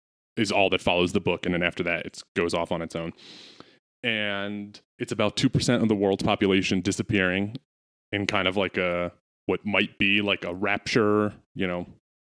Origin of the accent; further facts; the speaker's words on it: United States; as an American, the show feels very similar to like the cultural feeling after 9/11.